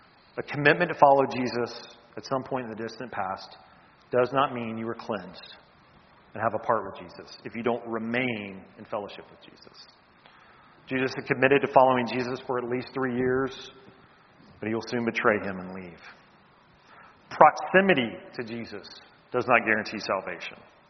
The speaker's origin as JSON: {"language": "English", "region": "the South", "country": "United States", "tie": "born or raised there", "said": "You see, being American, growing up in the South, the Bible Belt, being raised in church, voting a certain way does not mean you belong to God."}